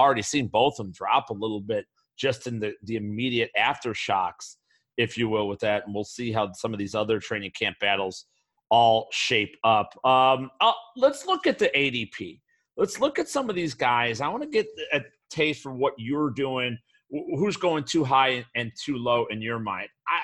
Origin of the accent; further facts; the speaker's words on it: Chicago, Illinois, United States; I'm a Chicago, I grew up in Chicago, so I'm a Bears fan.